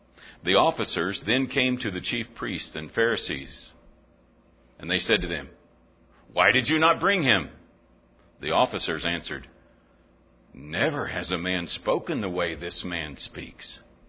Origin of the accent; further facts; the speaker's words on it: Oklahoma, United States; accent: northern; also born or lived in New Mexico / Mississippi; but I was born in New Mexico. I don't really consider myself as having come from there, but I did. I was mostly raised in Oklahoma, and it still shows.